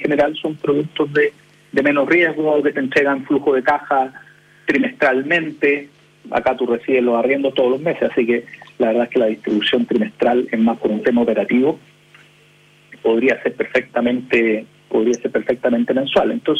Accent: Chile; yo creo que como inversionista chileno lo que pasó nos cambia un poco la perspectiva

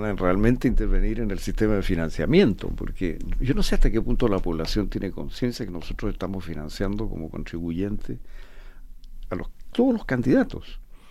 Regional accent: Chile; somos todos los chilenos los que estamos financiando esta fragmentación

